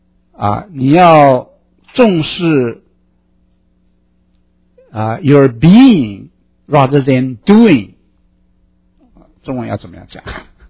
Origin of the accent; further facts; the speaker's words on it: China; 我们中国人最清楚的啊，儿女的一个责任是什么？